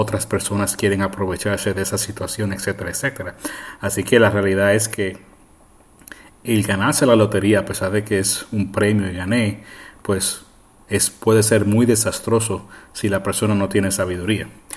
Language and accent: Spanish; Puerto Rico; yo recuerdo que creciendo en Puerto Rico, en la década de los 70 y los 80